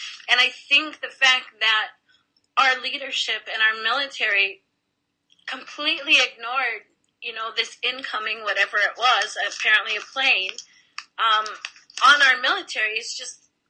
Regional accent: Long Island, New York, United States; I grew up on Long Island, and my mom worked for Lufthansa for 10 years, and she was a cargo agent.

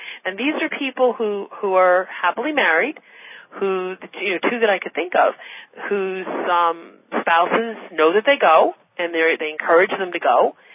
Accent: Philadelphia, Pennsylvania, United States; I'm from the Philadelphia area, but I do travel a lot to the Maryland and D.C. area to do cuddle parties.

